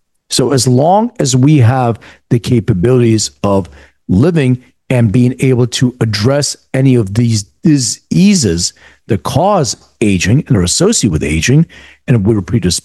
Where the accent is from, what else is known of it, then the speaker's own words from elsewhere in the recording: Philadelphia, Pennsylvania, United States; now in Los Angeles, United States; So I live in Los Angeles. I'm from Philadelphia.